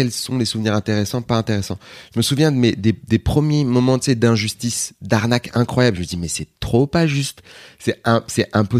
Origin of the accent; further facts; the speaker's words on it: Aubervilliers, Île-de-France, France; Ça, c'était un peu le climat de mon enfance à Aubervilliers. Mais je suis très content. Enfin, j'habite toujours à Aubervilliers.